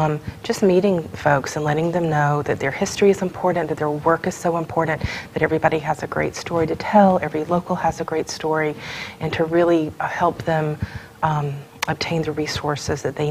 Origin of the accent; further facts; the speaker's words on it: Athens, Georgia, United States; So I grew up near Athens, Georgia, home of the Georgia Bulldogs